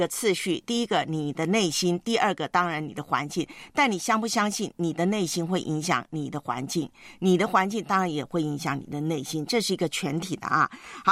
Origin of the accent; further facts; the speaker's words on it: China; 我们中国人骑马嘛